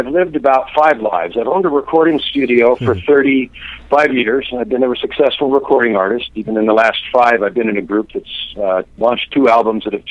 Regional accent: California, United States; also born or lived in Utah / Idaho / Phoenix, United States / Canada; I was born in California, actually, in the Bay Area, and lived there for growing up, and then... I spent some time in Utah going to school, and I've worked in Idaho. I worked in Boise. I've been in Phoenix, like I said, for those 13.

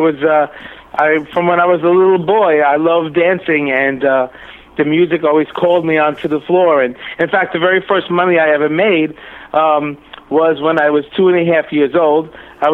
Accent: Brooklyn, New York, United States; accent: New York; also born or lived in Manhattan / Staten Island; It's New York. I was born in Manhattan, raised in Brooklyn, living on Staten Island since I'm 11.

